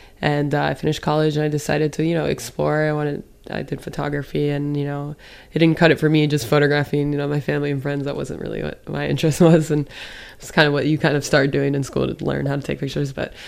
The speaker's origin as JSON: {"language": "English", "town": "Davie", "region": "Florida", "country": "United States", "tie": "born or raised there", "said": "I grew up in Davie. Okay. Davie, Florida, another old town place. That was the Everglades."}